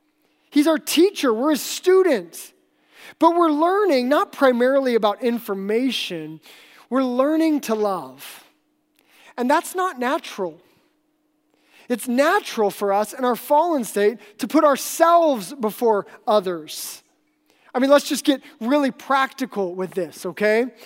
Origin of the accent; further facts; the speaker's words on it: Alaska, United States; but I grew up in Alaska